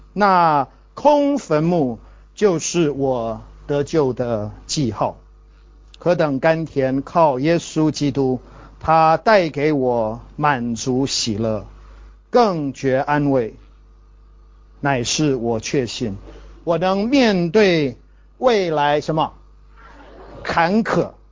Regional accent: Taiwan; accent: Taiwanese; Chinese is a second language; 当然我的不是河南腔，我的是台湾腔。

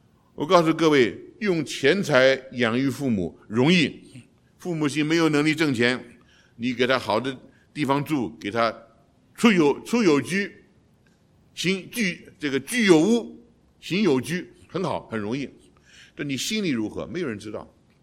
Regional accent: China; 跟我们所说的孝顺，我们中国人讲二十四孝

